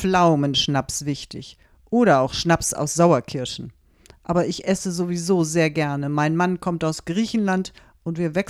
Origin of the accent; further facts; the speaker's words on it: Romania; moved away as an adult; now in Berlin, Germany; ausnahmsweise fahre ich mal nicht in meine alte Heimat nach Rumänien.